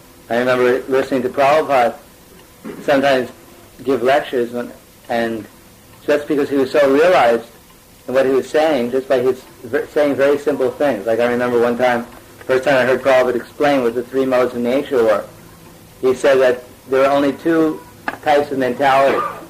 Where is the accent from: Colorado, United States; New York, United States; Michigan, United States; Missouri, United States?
New York, United States; Brooklyn; I usually say, I'm from Chicago, because I'm from Brooklyn, but no one takes me seriously if I tell them that.